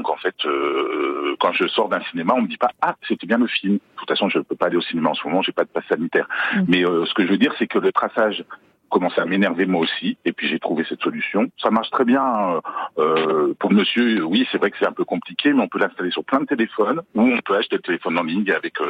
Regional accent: France; je suis français.

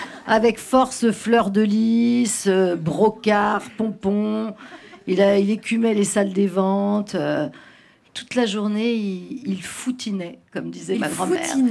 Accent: Rouen, Normandy, France; comme on vient de Rouen tous les deux

